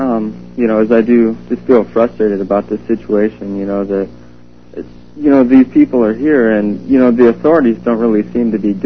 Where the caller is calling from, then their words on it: Clayton, Washington, United States; I'm from Clayton, Washington, and I've been listening to your program